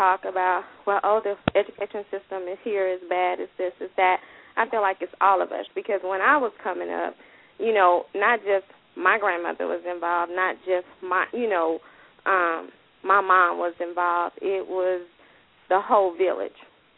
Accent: Louisiana, United States; because I'm actually from Louisiana, so my mother, my nieces, my nephews, and my siblings were also affected by the hurricane.

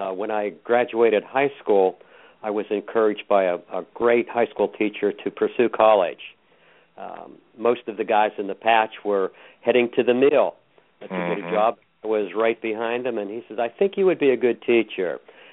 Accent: West Deer Township, Pennsylvania, United States; Yeah, I grew up in West Deer Township in a coal mining community. My father was a coal miner.

